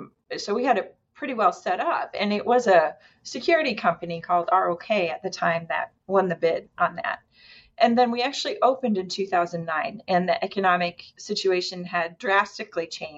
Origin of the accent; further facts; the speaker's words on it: Midwest, United States; moved away as an adult; also born or lived in San Francisco; I was a minister's daughter growing up in the Midwest.